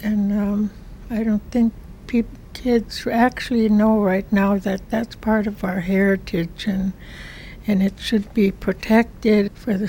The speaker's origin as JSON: {"language": "English", "town": "Bois Forte Indian Reservation", "region": "Minnesota", "country": "United States", "tie": "born or raised there", "moved": "as an adult", "said": "I was born and raised on the Boys Fort Indian Reservation until the age of 18 when I married and left the reservation."}